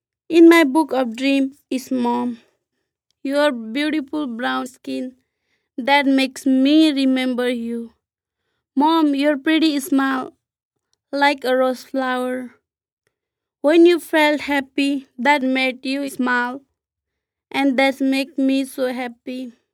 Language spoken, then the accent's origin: English; Nepal; I'm from Nepal.